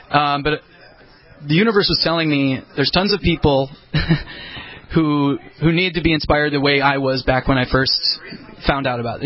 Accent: Wisconsin, United States; I left in the summer of 2009 and moved back to my home state, Wisconsin.

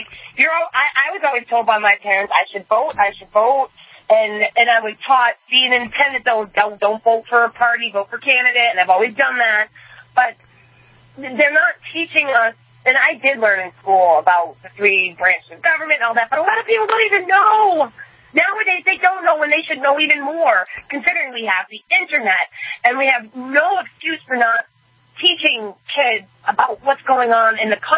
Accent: Massachusetts, United States; I got Old Ironsides because I grew up in Mass.

